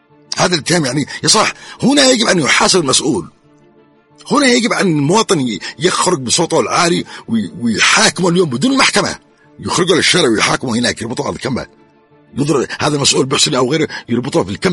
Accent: Hadhramaut, Yemen; أنا ابن الوطن الحر، أنا ابن حضرموت الحر

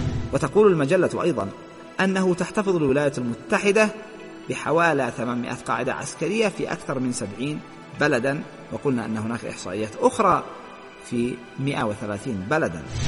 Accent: Yemen; بلدنا اليمن الحبيب، بلد الإيمان والحكمة.

